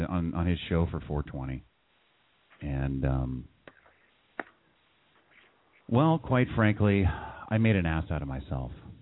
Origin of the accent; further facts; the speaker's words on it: San Jose, California, United States; in my hometown where I grew up, San Jose